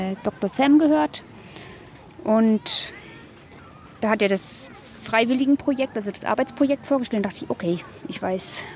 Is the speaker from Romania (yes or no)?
no; Stuttgart, Baden-Württemberg, Germany; ich komme aus Stuttgart.